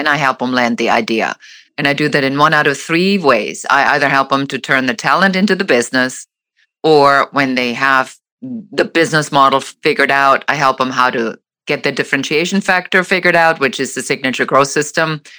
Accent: Germany; Originally, I'm from Germany

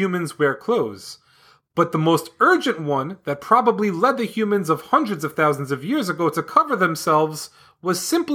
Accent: Houston, Texas, United States; I'm from Houston, Texas.

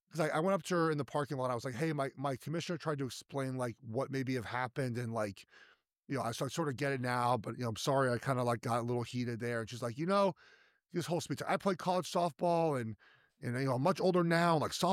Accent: Los Angeles, California, United States; I grew up in Los Angeles.

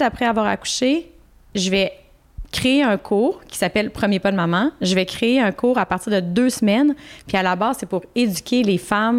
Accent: Quebec City, Quebec, Canada; je venais de Québec, j'avais étudié à Québec, j'avais quand même un réseau aussi.

